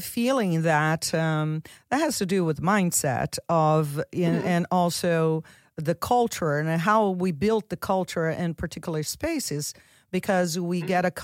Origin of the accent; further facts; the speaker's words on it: Philadelphia, Pennsylvania, United States; I'm a Manayunk girl.